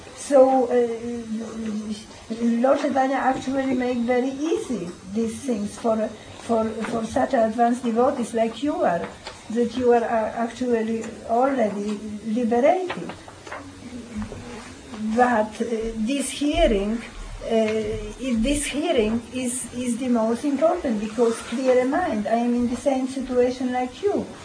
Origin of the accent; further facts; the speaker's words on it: Poland; born there; English is a second language; I was born in Poland.